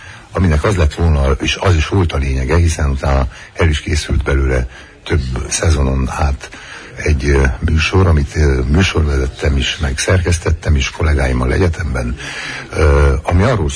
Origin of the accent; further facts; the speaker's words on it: Cluj-Napoca, Cluj County, Romania; én tulajdonképpen annak idején beleszülettem, és ott nőttem fel, mármint a kolozsvári rádiónál, rádióban